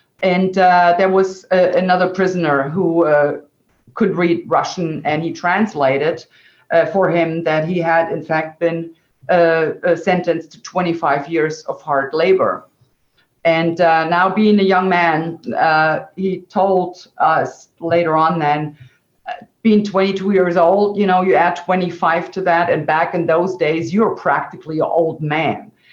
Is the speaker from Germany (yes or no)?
yes; Germany; So that's the reason why I actually was born and raised in Western Germany.